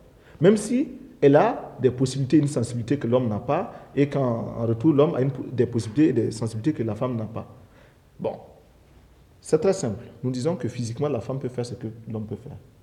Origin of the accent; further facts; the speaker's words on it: Burkina Faso